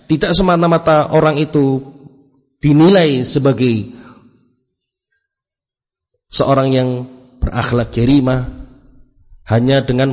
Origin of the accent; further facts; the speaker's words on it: Surakarta, Central Java, Indonesia; saya juga orang Jawa, Solo